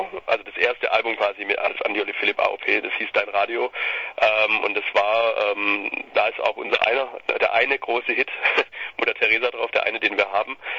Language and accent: German; Bad Wimpfen, Baden-Württemberg, Germany; wir kommen tatsächlich ursprünglich aus Bad Wimpfen, das ist die hübsche Stadt neben Neckarsulm. Das ist ein Luftkurort, ein sehr bekannter in Deutschland.